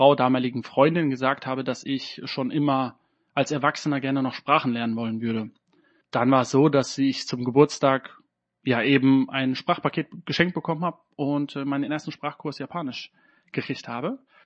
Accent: Dortmund, North Rhine-Westphalia, Germany; Ich komme ursprünglich aus Dortmund, habe dann auch in Dortmund studiert, Lehramt.

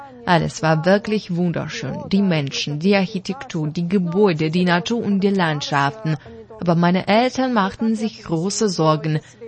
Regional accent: Weifang, Shandong, China; German is a second language; Ich komme aus der Stadt Weifang in der Provinz Shandong.

